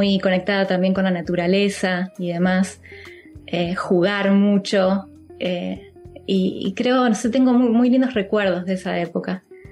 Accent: Concordia, Entre Ríos, Argentina; yo nací y crecí en Concordia, en Entre Ríos

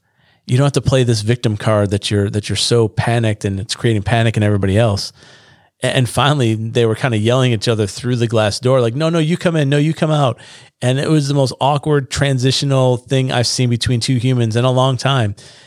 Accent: New York, United States; New York's my home state.

